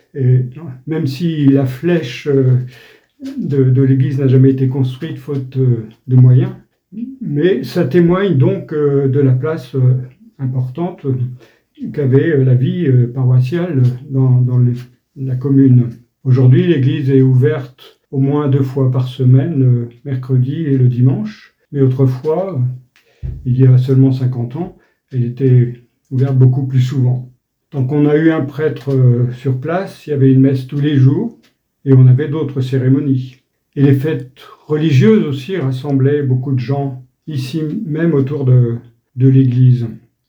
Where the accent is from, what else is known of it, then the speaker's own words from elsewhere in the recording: Pays de la Loire, France; born there; now in Cerbon, France; je suis né en Mayenne en 1959 et je suis arrivé à Cerbon en 98, donc il y a 26 ans.